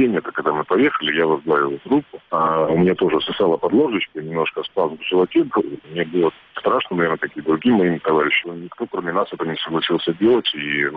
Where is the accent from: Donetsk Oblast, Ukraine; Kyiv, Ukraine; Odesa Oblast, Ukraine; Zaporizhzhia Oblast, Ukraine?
Kyiv, Ukraine; же узнают, что мы из Киева